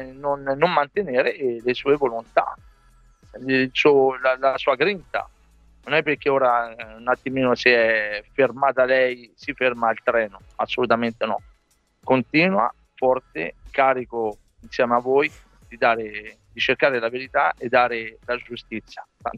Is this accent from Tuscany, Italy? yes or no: yes; Tuscany, Italy; vorrei usare una parola da buon toscano che non uso